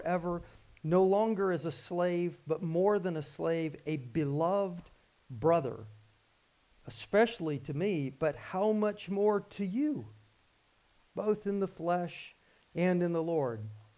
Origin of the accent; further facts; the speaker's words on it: the South, United States; not just because I grew up in the South, I do like the word beloved